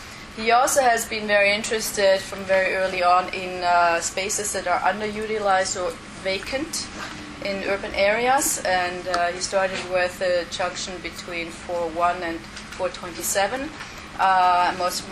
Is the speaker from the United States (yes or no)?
no; Switzerland; moved away as an adult; now in Toronto, Canada; when I came in the early 1990s to Toronto, I came from Switzerland. I was an architecture critic in Switzerland